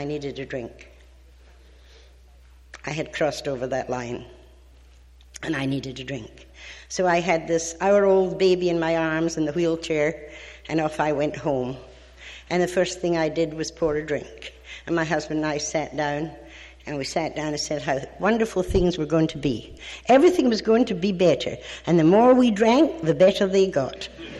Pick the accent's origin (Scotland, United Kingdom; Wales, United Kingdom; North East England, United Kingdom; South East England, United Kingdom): Scotland, United Kingdom; now in United States; I mean, I'm from Scotland. I don't know about Zuma Beach or Malibu